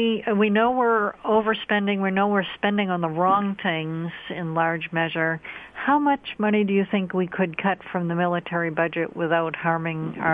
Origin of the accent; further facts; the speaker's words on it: New England, United States; You know, I'm from New England.